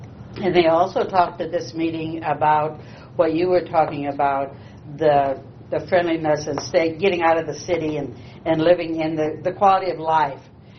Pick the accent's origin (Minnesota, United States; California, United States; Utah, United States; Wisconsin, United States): Minnesota, United States; I've only lived in that area for 6 years. I mean, I'm from Dakota County, but as far as living off of M Avenue.